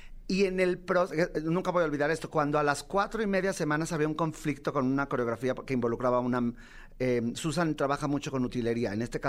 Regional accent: Mexico City, Mexico; vengo de Mexicalpan, de Las Tunas, y aunque usted no lo crea, allá se hace teatro musical.

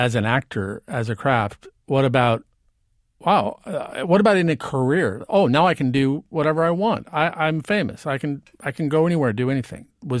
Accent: Nebraska, United States; It's so Midwestern. I'm from Nebraska, so I know what I'm talking about.

